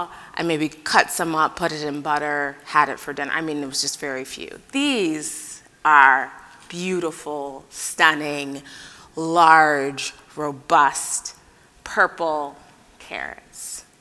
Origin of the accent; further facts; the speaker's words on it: Akron, Ohio, United States; I'm originally from Akron, Ohio, which is the home of Goodyear.